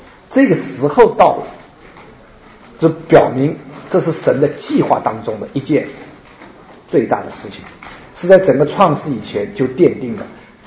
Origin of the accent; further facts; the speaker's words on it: China; 主啊，我们过去中国人不认识你，以致犯下了太多的罪孽